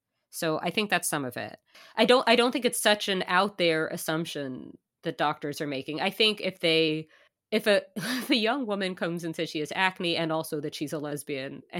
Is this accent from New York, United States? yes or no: yes; New York City, New York, United States; Perk of growing up in Manhattan, I guess.